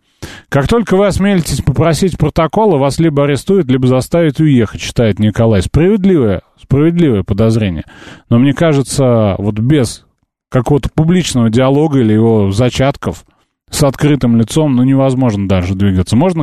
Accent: Minsk, Belarus; Я как белорус, минчанин, это заявляю ответственно

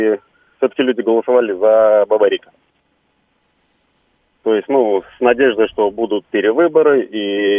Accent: Belarus; я белорус

